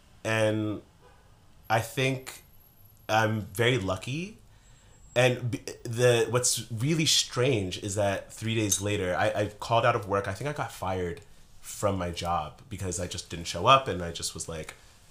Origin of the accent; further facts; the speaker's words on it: United States; born there; I was born in the States, because there just would have been no opportunity for me to thrive the way that I get to here.